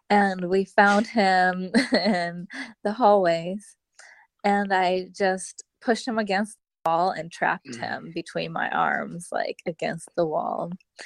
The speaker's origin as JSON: {"language": "English", "country": "Japan", "tie": "born or raised there", "said": "Yes, I grew up in Japan."}